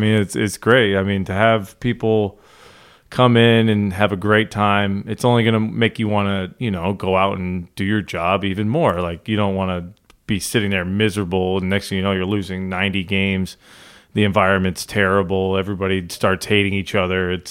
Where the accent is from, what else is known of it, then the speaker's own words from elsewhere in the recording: Northeast, United States; I grew up in the Northeast.